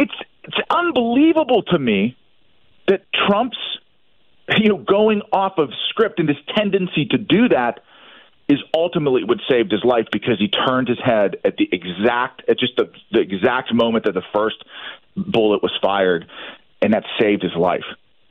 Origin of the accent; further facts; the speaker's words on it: Pennsylvania, United States; These are the people of Pennsylvania. This is my home state. I'm a fifth generation Pennsylvanian. Those are my people in Western Pennsylvania.